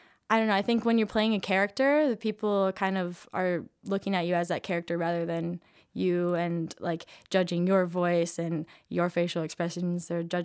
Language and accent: English; Elk Rapids, Michigan, United States; I'm from Elk Rapids, Michigan.